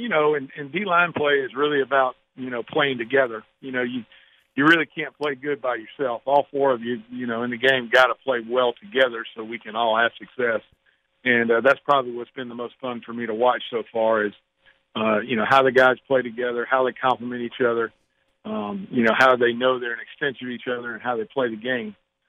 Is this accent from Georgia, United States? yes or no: yes; Georgia, United States; now in Florida; Got to spend a little bit of time in my home state of Georgia, and that was fun to see old faces